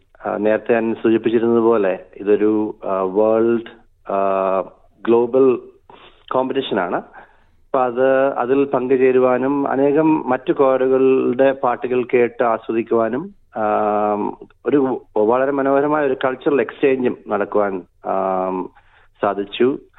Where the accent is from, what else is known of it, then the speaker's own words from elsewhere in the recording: Kerala, India; now in Australia; ഞങ്ങൾ മലയാളികൾ ഭൂരിഭാഗം മലയാളികൾ തന്നെയായിരുന്നു.